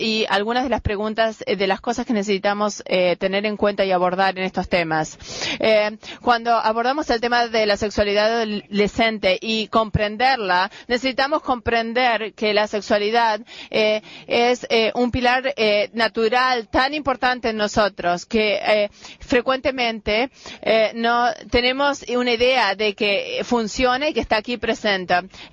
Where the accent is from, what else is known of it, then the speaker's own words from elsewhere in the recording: Kenya; Spanish is a second language; provengo de Kenia